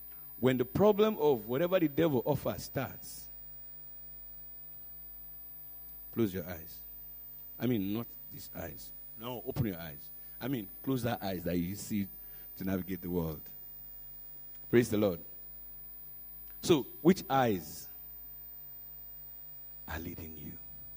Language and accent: English; Nigeria; When, you know, I'm from the Yoruba extraction.